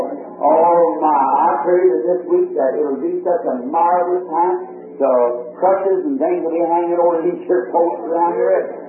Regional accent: United States; Now we know, I'm an American too. It's the lovest land in the country. All over this backward state, this is my home.

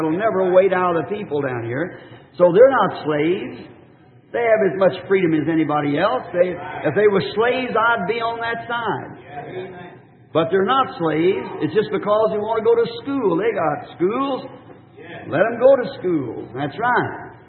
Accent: the South, United States

